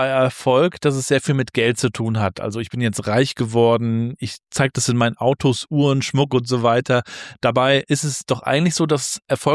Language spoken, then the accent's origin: German; Rostock, Mecklenburg-Vorpommern, Germany; Wenn du mal hier oben bei uns in Rostock bist, dann nehme ich dich mal mit nach Warnemünde zum alten Strom. Da liegen nämlich die Fischkutter aus der alten Zeit. Als ich noch Kind war, sind die auch noch rausgefahren